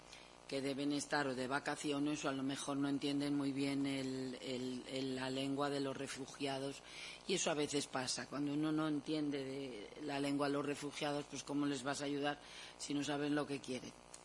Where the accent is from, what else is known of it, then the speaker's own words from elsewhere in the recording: Spain; Bien es verdad que porque somos españoles y por ejemplo, yo no sé muy bien hablar alemán